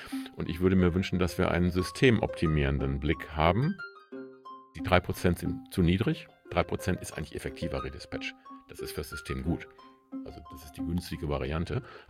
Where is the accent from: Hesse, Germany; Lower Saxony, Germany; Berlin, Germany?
Lower Saxony, Germany; Oldenburg; Genau, in Oldenburg sagen wir nur einmal, moin.